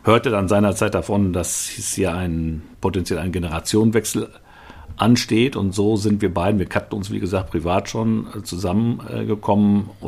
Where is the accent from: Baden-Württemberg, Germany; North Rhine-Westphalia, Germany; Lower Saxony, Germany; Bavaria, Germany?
North Rhine-Westphalia, Germany; Paderborn; Also ich bin gebürtiger Paderborner, da komme ich her